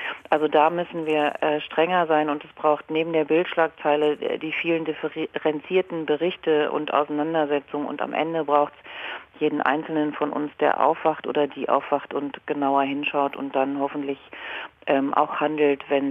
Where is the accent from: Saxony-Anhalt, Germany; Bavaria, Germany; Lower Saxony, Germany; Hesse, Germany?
Lower Saxony, Germany; Leese; sondern auch in Lippe oder in Lese an der Weser, wo ich groß geworden bin, Realität geworden sind